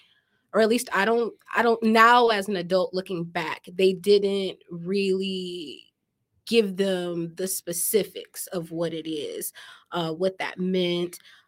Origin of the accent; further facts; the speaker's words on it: Detroit, Michigan, United States; So, I grew up in Detroit with my mom and dad.